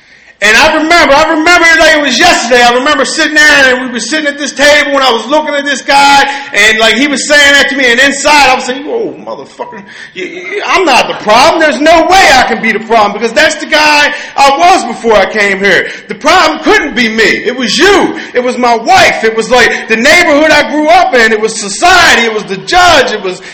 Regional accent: Baltimore, Maryland, United States; I'm from the Baltimore area in Narcotics Anonymous.

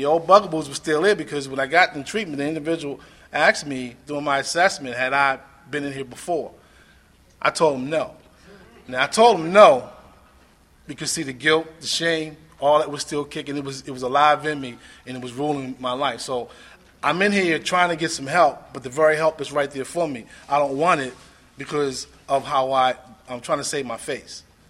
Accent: Baltimore, Maryland, United States; now in Virginia, United States; I grew up in Baltimore. I live in the Virginia area today, but I remember, you know, as a kid going down to the barbershop in the neighborhood

